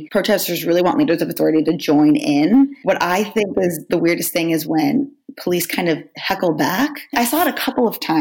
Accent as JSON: {"language": "English", "region": "Florida", "country": "United States", "said": "I'm from Florida, so it looked like a hurricane to me."}